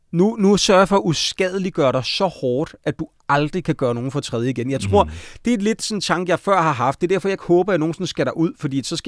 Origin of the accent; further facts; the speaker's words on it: Slagelse, Zealand, Denmark; Ja, så flyttede jeg fra Slagelse, ja.